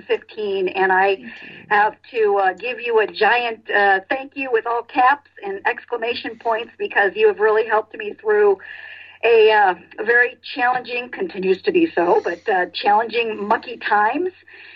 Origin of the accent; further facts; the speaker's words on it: Minnesota, United States; now in Houston, United States; I live in Houston, but I'm from the Twin Cities.